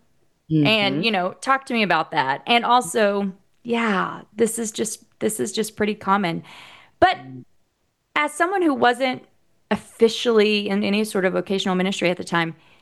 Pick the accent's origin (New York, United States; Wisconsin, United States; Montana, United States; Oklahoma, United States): Oklahoma, United States; also born or lived in Texas / Northern Indiana; I am originally from Oklahoma. We've been in Texas for 15 years, but I lived in Northern Indiana nice. For a couple of years.